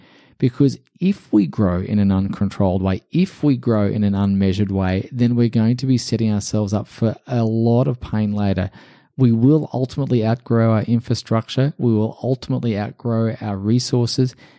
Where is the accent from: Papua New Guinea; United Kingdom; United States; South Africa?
Papua New Guinea; Port Moresby, National Capital District; when I was a young tennis player growing up in Port Moresby in New Guinea.